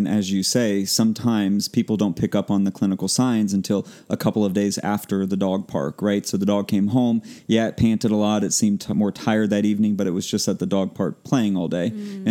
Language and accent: English; Florida, United States; I did my internship up at University of Pennsylvania, and then I'm from Florida, so both places that get very hot